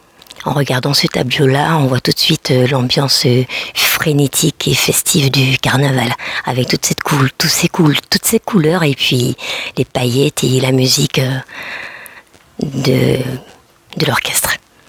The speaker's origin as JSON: {"language": "French", "region": "French Guiana", "country": "France", "said": "Et en tant que guyanaise, en tant qu'étudiant guyanais à l'université"}